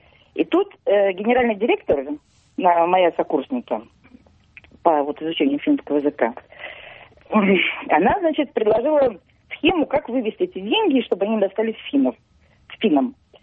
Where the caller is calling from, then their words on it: Saint Petersburg, Russia; я из Петербурга звоню.